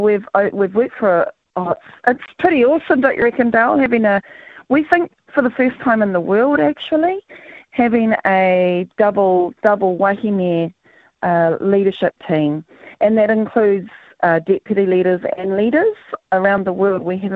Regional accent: Northland, New Zealand; including in my hometown in Hokianga

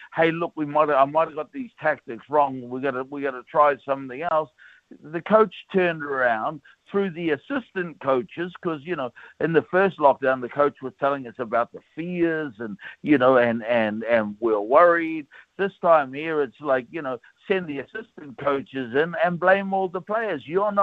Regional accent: New Zealand; You know, we're Kiwi. We used to get on the tools and just, you know, work with what we had.

